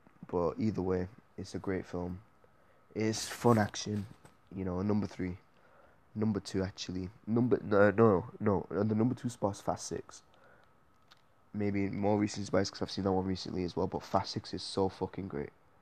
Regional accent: England, United Kingdom; I'm obviously from England. If you can't tell, yeah, obviously, if you can't tell, but I'm from England, so it's kind of like close to home.

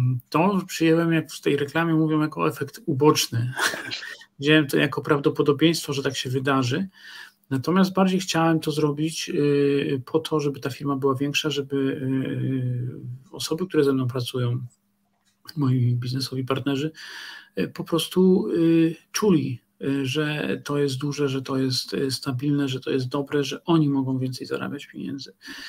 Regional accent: Tricity, Pomeranian Voivodeship, Poland; Ja się wychowałem w Trójmieście, a Trójmiasto to było, lubię to określenie, Trójmiasto nazywano kiedyś Małą Sycylią.

